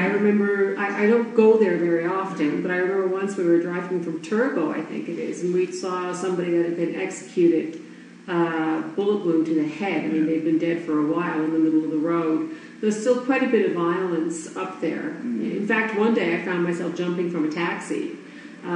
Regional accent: Newfoundland and Labrador, Canada

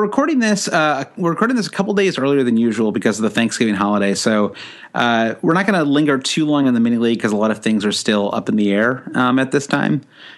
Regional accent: Midwest, United States; yeah, we're from the Midwest. We're always pretty nasal.

